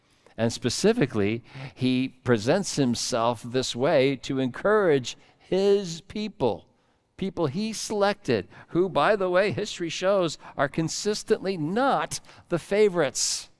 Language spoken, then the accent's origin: English; Aberdeen, Maryland, United States; born there; I was born in Aberdeen, Maryland, after all, at the Aberdeen Proving Grounds.